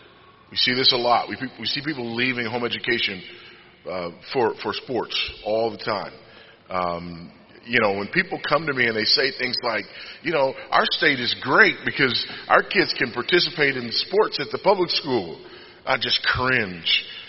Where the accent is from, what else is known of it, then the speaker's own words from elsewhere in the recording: Texas, United States; I had a friend of mine who was a teacher in a school district in my home state of Texas